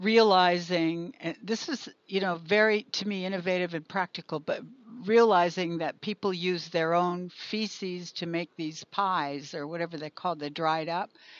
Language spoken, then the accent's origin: English; Canada; because I'm Canadian, and we ran draft dodgers and deserters through the underground in Vancouver.